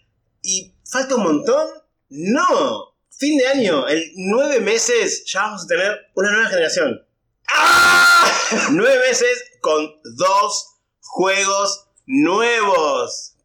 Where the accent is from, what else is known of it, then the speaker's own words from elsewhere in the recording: Lanús, Buenos Aires Province, Argentina; Quilmes, sí, está al lado mío. Yo soy de Lanús, Tincho. Estamos al lado. Está al ladito mío, Tincho.